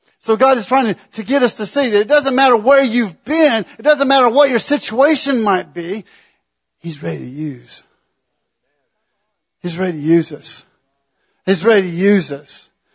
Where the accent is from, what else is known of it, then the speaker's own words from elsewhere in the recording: Illinois, United States; When I grew up in Illinois, there was, you know, corn was the big deal. It's corn everywhere you look.